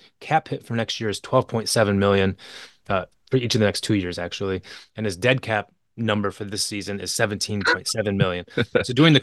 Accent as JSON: {"language": "English", "town": "Kent City", "region": "Michigan", "country": "United States", "tie": "born or raised there", "said": "no one but Keith listening to this podcast knows anything about Kent City besides me and Keith. It's my hometown. It's like 1,000 people, one stoplight."}